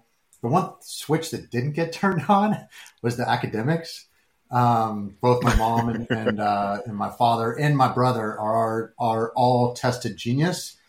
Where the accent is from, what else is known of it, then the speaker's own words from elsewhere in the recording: Mercer Island, Washington, United States; Anybody that knows the area up there, I grew up on Mercer Island